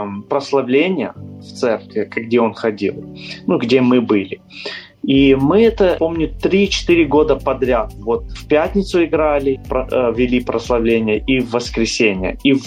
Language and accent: Russian; Portland, Oregon, United States; Russian is a second language; Мы как вырастали вот в Портленде, мы очень заинтересованы были в музыке, я с моими братьями.